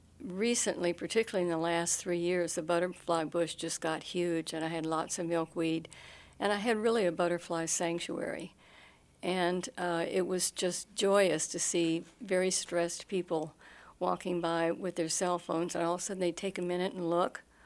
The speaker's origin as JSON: {"language": "English", "region": "the South", "country": "United States", "tie": "born or raised there", "said": "I grew up in the South and always, you know, liked the flora and the fauna and was always very good at gardening."}